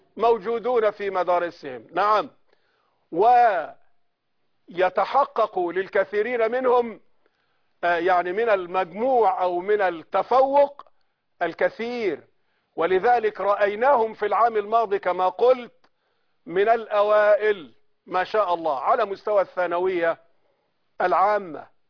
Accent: Egypt; والكوادر الفنية من إخواني وأخواتي عندنا في مصر على أعلى مستوى ما شاء الله.

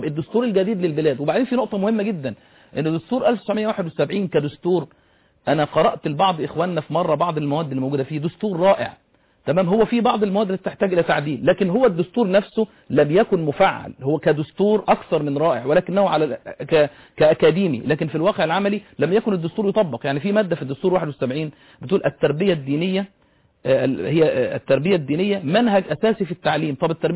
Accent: Egypt; إنه إحنا عندنا في مصر معسكرين، معسكر الناس البسطاء المسلمين الطيبين أبويا وجدي وأهلي وإخواني وأحبابي

